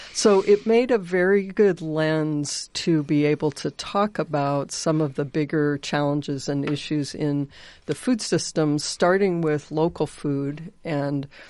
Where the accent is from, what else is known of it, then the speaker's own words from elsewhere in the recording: Ames, Iowa, United States; Well, let me say first that I grew up in Ames.